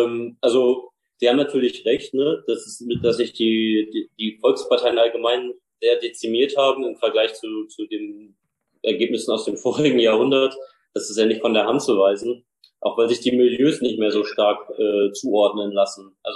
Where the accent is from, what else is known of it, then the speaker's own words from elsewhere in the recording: Nidderau, Hesse, Germany; Ich in Nidderau, wo ich herkomme, eine Kleinstadt im Osten vom Rhein-Main-Gebiet